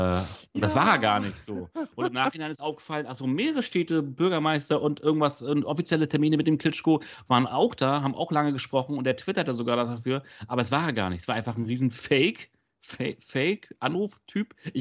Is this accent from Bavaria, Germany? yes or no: no; Berlin, Germany; ich komme aus Berlin, du kommst aus Hildesheim